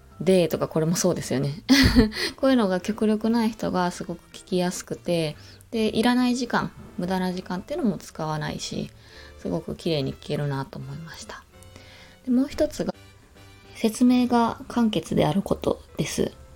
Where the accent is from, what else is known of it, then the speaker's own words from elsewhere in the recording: Kansai, Japan; accent: Kansai dialect; 私は関西出身なので、結構標準語で喋ろうとしている中でも関西弁がちょっとにじみ出てる瞬間が多々あるなって思いました。